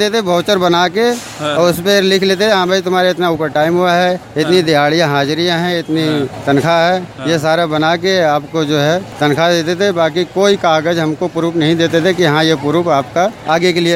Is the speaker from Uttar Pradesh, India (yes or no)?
yes; Azamgarh, Uttar Pradesh, India; moved away as an adult; now in Delhi, India; आजमगढ़ के हैं।